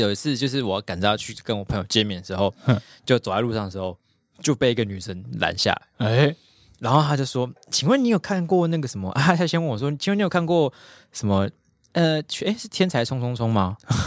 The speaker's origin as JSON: {"language": "Chinese", "region": "Taipei", "country": "Taiwan", "said": "我台北人就是想走就是要走啊"}